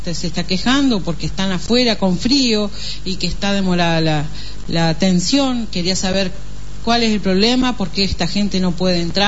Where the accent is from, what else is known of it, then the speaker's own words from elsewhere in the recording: Salto, Uruguay; Digo, mirá, yo soy de Salto, bueno, pasa esto y esto.